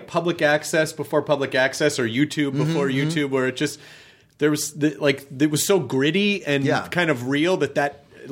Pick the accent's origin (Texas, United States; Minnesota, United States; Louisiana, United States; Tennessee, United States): Tennessee, United States; Memphis; you know, I grew up in Memphis